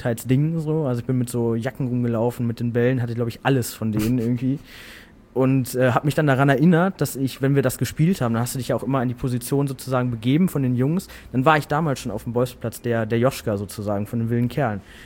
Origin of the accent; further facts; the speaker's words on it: Hamm, North Rhine-Westphalia, Germany; ich habe halt in Hannover gewohnt und die wohnen immer noch in Hamm. Auch in dem Haus, wo ich groß geworden bin